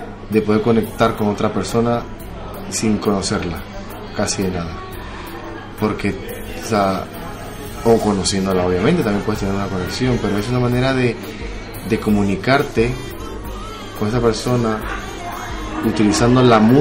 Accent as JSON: {"language": "Spanish", "country": "Panama", "said": "Vengo de Panamá, me ha costado mucho llegar hasta aquí"}